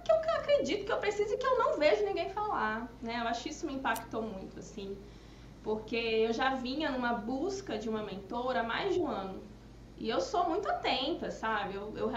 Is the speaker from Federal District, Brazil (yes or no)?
yes; Brasília, Federal District, Brazil; born there; Eu era uma pessoa que nasci em Brasília, numa realidade onde a maioria são servidores públicos, meus pais, os amigos